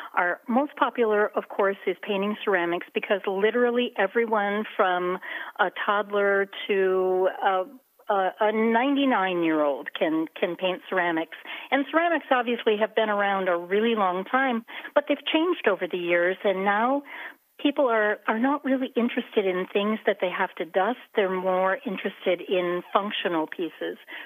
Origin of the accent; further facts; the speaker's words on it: Kalamazoo, Michigan, United States; So I'm from Kalamazoo originally